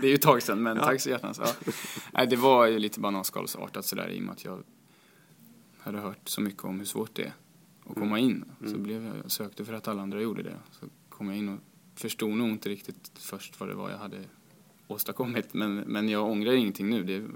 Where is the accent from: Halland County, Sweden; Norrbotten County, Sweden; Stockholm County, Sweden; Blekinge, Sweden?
Blekinge, Sweden; Karlshamn; moved away as an adult; Jag har vuxit upp i Karlshamn och så flyttade jag därifrån 2006 när jag började på folkhögskola i Svalöv i Skåne.